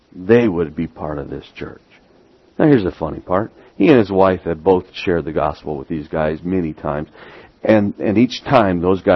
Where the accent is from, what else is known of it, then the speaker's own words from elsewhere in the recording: Midwest, United States; accent: Midwestern; I'm revealing my Midwestern accent. I drop the G's a lot.